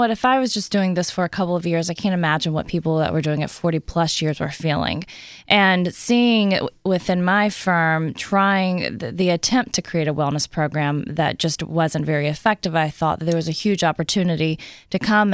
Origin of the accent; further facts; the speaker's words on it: Gulf Coast, United States; Actually, no. I grew up in the Gulf Coast area.